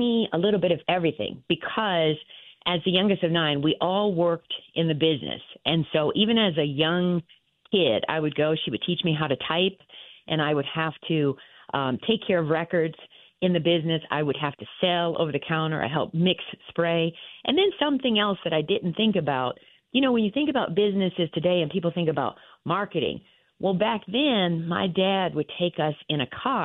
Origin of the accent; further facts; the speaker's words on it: Michigan, United States; I grew up right on Vassar Drive between Snowden and Littlefield. So I grew up right around the corner from the old Greater Grace. So Greater Grace was right at Schaefer and Seven Mile, right there on the corner.